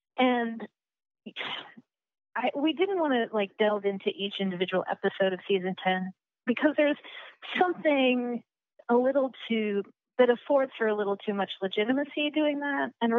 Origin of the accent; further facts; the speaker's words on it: Colorado, United States; I'm from Colorado and a big chunk of my family are Mormon, and Mormons are generally really conservative.